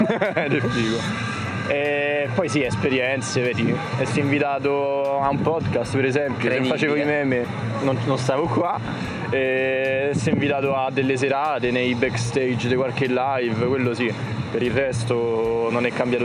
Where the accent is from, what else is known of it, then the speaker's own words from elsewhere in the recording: Rome, Lazio, Italy; Noi siamo paraculi, quando ci fa comodi che siamo di Roma, noi siamo di Roma.